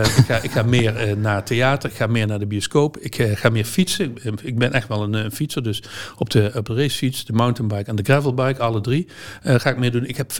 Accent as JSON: {"language": "Dutch", "region": "Limburg", "country": "Netherlands", "said": "Ik kom uit Zuid-Limburg."}